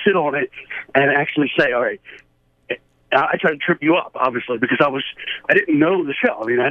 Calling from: New Jersey, United States; New Jersey.

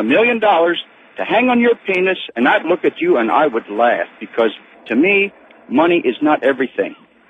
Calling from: Pennsylvania, United States; Oh, I'm still in Pennsylvania

